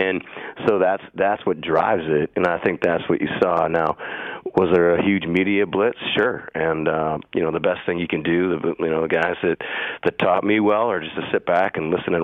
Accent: Green Bay, Wisconsin, United States; look, I grew up in Green Bay, and so, like, there was many times, like, you know, I didn't see a winning team until I was, like, 19, 20 years old, I think.

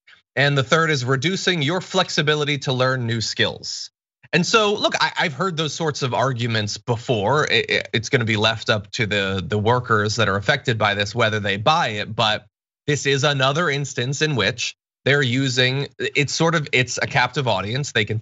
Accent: Connecticut, United States; I'm from Connecticut originally, so I understand your pain.

